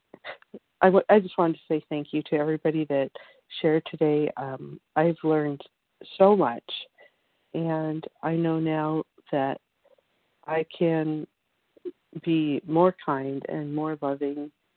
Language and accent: English; Portland, Oregon, United States; I'm from Portland, Oregon.